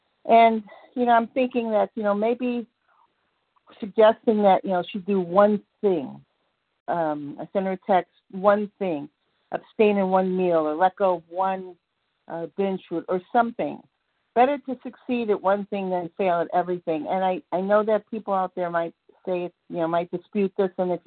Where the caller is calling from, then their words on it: Georgia, United States; I'm calling from Georgia.